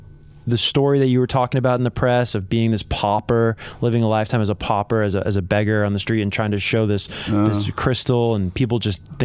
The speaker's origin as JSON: {"language": "English", "region": "New Jersey", "country": "United States", "said": "I'm from Jersey and I can't pronounce shit."}